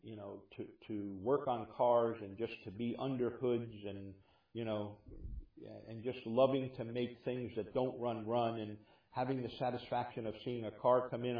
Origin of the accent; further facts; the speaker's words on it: New Jersey, United States; When I was growing up in New Jersey and surrendered my life to the Lord and went to Bible Institute